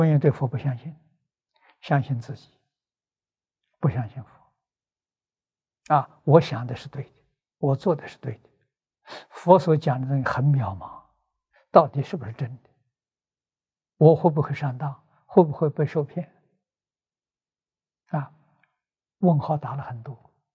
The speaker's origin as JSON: {"language": "Chinese", "town": "Lujiang", "region": "Anhui", "country": "China", "said": "我是安徽庐江人"}